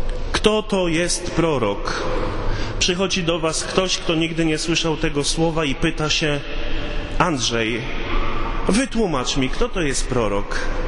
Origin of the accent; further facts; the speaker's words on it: Koszalin, West Pomeranian Voivodeship, Poland; Papież był w Koszalinie, w moich rodzinnych stronach.